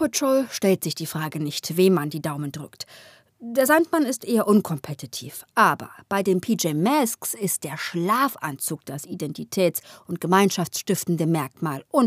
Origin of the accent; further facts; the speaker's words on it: Berlin, Germany; Ich bin aus Ostberlin, Marzahn, Platte, so richtig, wie man sich das vorstellt.